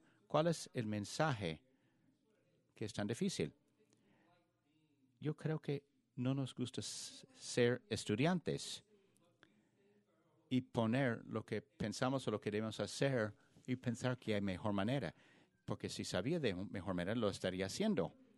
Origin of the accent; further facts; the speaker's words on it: Indianapolis, Indiana, United States; Spanish is a second language; Creciéndome, soy de Indianapolis, pero mis abuelos se juntaron a un pueblito en Kentucky después de jubilarse.